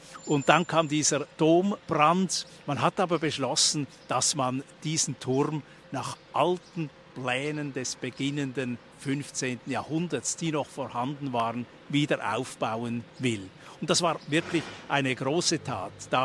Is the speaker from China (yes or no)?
no; Switzerland; Und wir dürfen sagen, als Schweizer, auch für uns Schweizer, spielt dieser Dom emotional eine gewisse Rolle